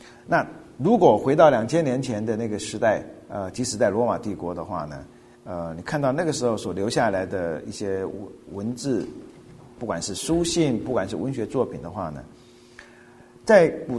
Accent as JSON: {"language": "Chinese", "country": "China", "lives_now": "United States", "said": "那么我们从中国来的人，如果你刚到美国时间不长的话"}